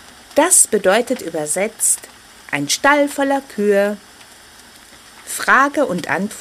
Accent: Ethiopia; In meinem Heimatland Äthiopien beginnen die Märchenerzähler mit den Worten »Tarat-tarat«.

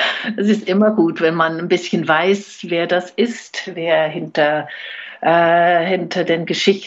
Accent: Bern, Switzerland; Ich bin Schauspielerin aus der Schweiz. Ich bin in Bern aufgewachsen.

